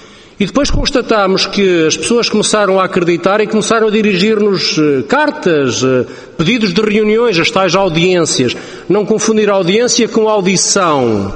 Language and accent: Portuguese; Vinhais, Bragança, Portugal; Vinhais, que é a minha terra